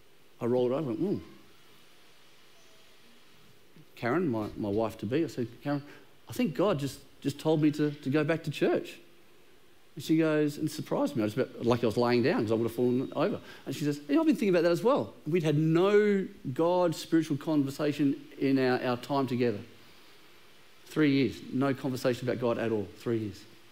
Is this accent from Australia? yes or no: yes; Kelmscott, Western Australia, Australia; I grew up in Armidale in Kelmscott, and when I moved out of home for the first time, I rented a place just over here in Cannington